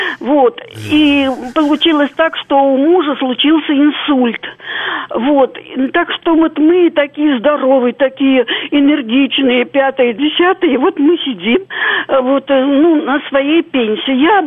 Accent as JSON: {"language": "Russian", "region": "Baku", "country": "Azerbaijan", "tie": "born or raised there", "moved": "as an adult", "said": "Вот, я бакинка, коренная бакинка. Я отработала после института в Касум-Измайловском районе, в общем, все как надо. А потом в 70-м году мы переехали сюда."}